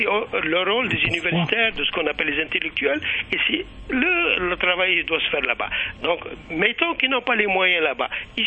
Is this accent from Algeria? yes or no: yes; Algeria; mais en tant qu'Algérien, nous avons une grande expérience.